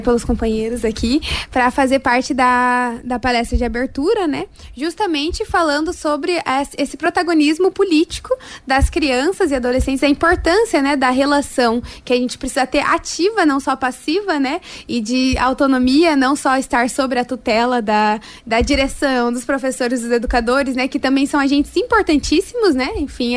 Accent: Curitiba, Paraná, Brazil; eu venho lá de Curitiba, lá sou estudante de filosofia na UFPR

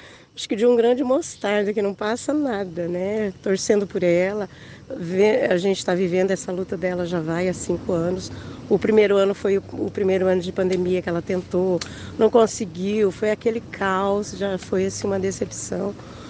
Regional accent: Cornélio Procópio, Paraná, Brazil; Não, nós somos de Cornélio Procópio.

